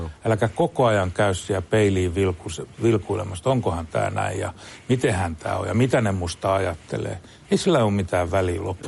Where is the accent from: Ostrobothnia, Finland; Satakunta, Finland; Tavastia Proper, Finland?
Satakunta, Finland; Rauma; born there; kyllä mä oon länsisuomalainen niin kuin hengeltäni, niin kuin mä oon Raumalla syntynyt